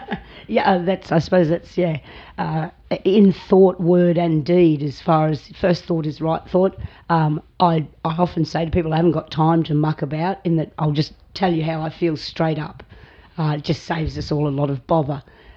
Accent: Port Fairy, Victoria, Australia; born there; in Port Ferry, small town in Victoria. And here I am, not far from where I was born.

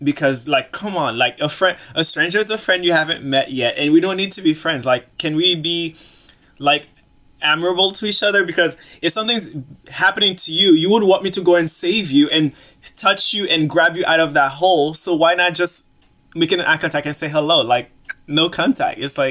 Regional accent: Boston, Massachusetts, United States; now in New York, United States; Yeah, I'm from Boston, but I live in New York now.

